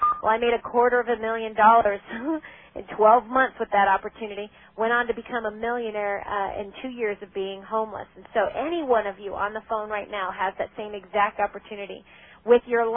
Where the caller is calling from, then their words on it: Santa Barbara, California, United States; I'm calling you from Santa Barbara, California. It's a beautiful sunny day here in Santa Barbara, gorgeous ocean.